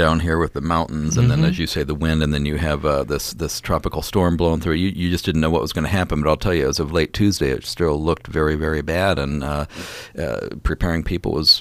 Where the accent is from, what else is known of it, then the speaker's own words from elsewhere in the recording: Phoenix, Arizona, United States; And in this desert area, and I'm from the Phoenix area, but down here it's far, far worse.